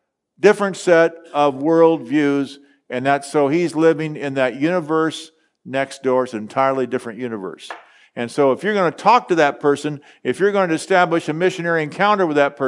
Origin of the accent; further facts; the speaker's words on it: Indianapolis, Indiana, United States; I grew up in the Pilgrim Holiness Church in Indianapolis, Indiana.